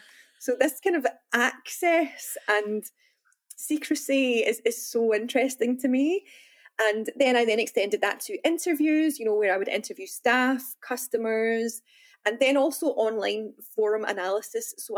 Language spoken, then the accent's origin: English; Glasgow, Scotland, United Kingdom; So I come from Glasgow in Scotland, and we have small but very, you know, close-knit music scenes.